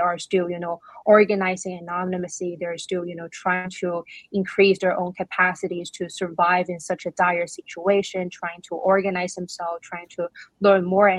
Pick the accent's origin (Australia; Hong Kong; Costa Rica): Hong Kong; You know, I grew up in Hong Kong where every morning I would read newspaper